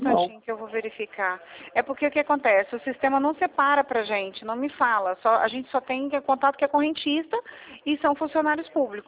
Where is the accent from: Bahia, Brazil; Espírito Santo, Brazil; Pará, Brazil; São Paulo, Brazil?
Espírito Santo, Brazil; Eu sou do Espírito Santo, na verdade, sou capixaba. E meu marido é daqui e tal.